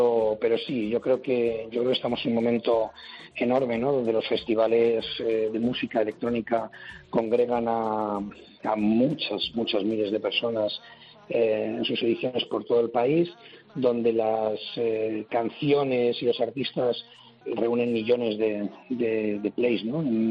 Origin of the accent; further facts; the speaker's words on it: Madrid, Community of Madrid, Spain; yo soy del barrio de Moncloa, de la ciudad de Madrid.